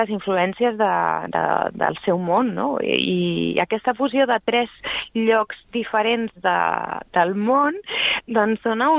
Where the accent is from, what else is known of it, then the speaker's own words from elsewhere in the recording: Barcelona, Catalonia, Spain; born there; jo soc nascuda aquí, a Barcelona